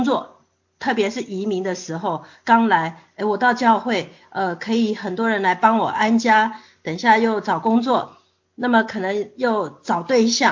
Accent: Taiwan; 因为我是从台湾来的，在台湾是一个多神论的一个背景

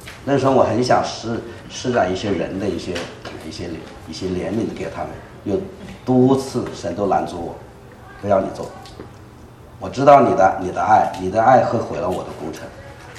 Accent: Canada; 我们来也代表加拿大，其实也我们也是加拿大人

